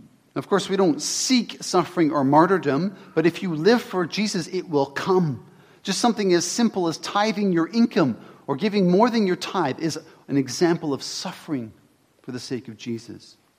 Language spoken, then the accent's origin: English; British Columbia, Canada; I'm a Canadian. Thank you very much. I have citizenship in this country. I went to university. I'm white. I grew up near Vancouver.